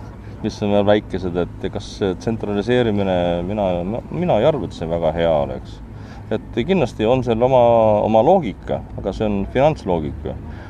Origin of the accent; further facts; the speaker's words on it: Saare County, Estonia; mina olen ise Saaremaalt